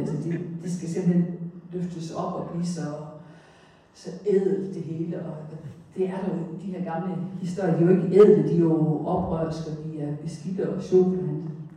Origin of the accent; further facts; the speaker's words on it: Haderslev, Region of Southern Denmark, Denmark; Jamen, det har været som barn hjemme i Lunding med Haderslev